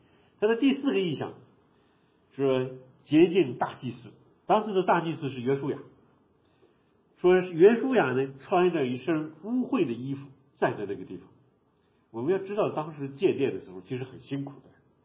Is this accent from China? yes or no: yes; China; now in Canada; 我们中国人在中国生活这么多年，我们到加拿大移民几十年